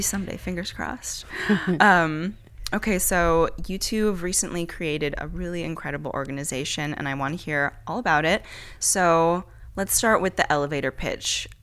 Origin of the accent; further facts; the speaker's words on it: San Diego, California, United States; I'm from San Diego, and people like sports there